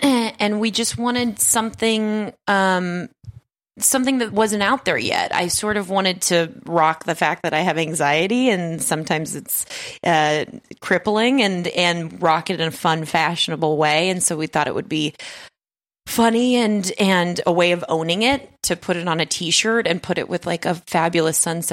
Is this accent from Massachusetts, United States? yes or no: no; Las Vegas, Nevada, United States; My family loves a mall because I'm from Las Vegas. We're from Las Vegas, so we like to be in air conditioned places.